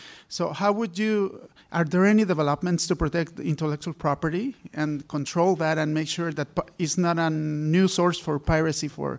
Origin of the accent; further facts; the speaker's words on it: Mexico; I'm from Mexico, and I work for a record label